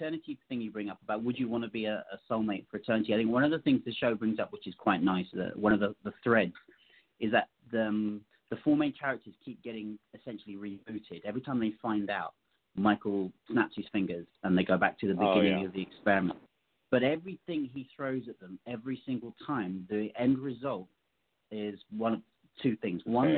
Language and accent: English; United Kingdom; Now, I'm British, so I don't do optimism to any great degree.